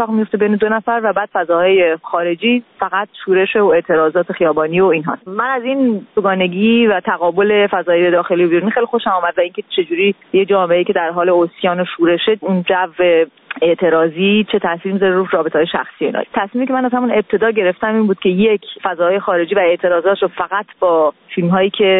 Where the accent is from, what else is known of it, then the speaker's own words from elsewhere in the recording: Iran; moved away as an adult; من البته تا سال 88 آخرین فیلمی که در ایران ساختم خانه زیر آب بود. من درست همون هفته قبل از انتخابات من از ایران اومدم بیرون